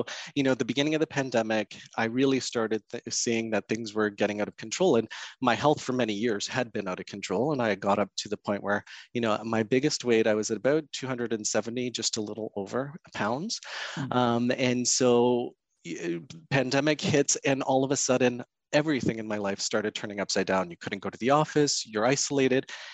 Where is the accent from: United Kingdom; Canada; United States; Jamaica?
Canada; first language Portuguese; English is a second language; So my parents emigrated from Portugal. I'm first generation Canadian. Okay. And so, you know, my first language at home was Portuguese. And so it wasn't until I started kindergarten that I started the English language.